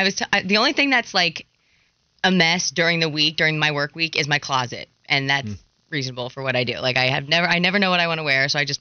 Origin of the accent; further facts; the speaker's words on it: Pennsylvania, United States; Like I grew up in Pennsylvania, where like our, like, the guys that I grew up with that play football, like, that was the dream, was to play for Penn State or Notre Dame. It was like a heavily Notre Dame Irish Catholic area, right?